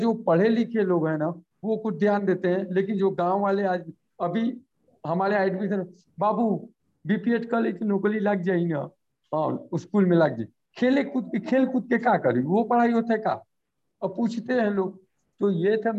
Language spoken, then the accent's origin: Hindi; Uttar Pradesh, India; जैसे मैं यूपी से बिलोंग करता हूँ